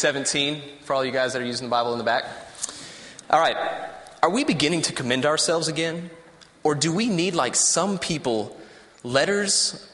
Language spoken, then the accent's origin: English; Houston, Texas, United States; I am from Houston, Texas.